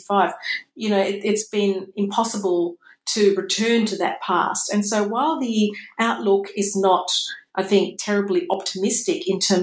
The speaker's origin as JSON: {"language": "English", "country": "Indonesia", "tie": "born or raised there", "said": "which I used to hear when I was growing up in Indonesia again."}